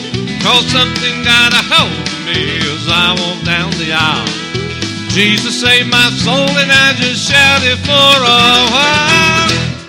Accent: Lumberton, North Carolina, United States; I'm from Lumberton, North Carolina, and I sing whatever these guys leave for me to sing.

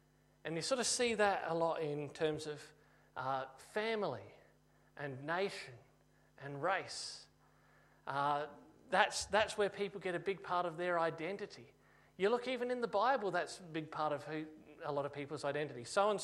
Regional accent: Australia; I'm an Australian, that's a fact, I can't change that.

